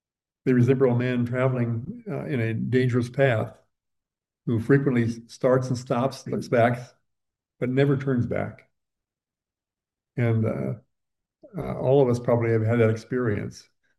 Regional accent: South Dakota, United States; and I grew up in South Dakota. What else do you do but hunt and fish?

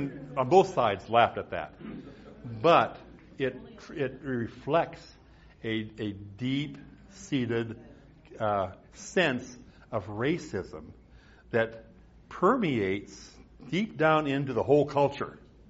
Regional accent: Midwest, United States; the particular synod of the Lutheran Church that I grew up with in the Midwest

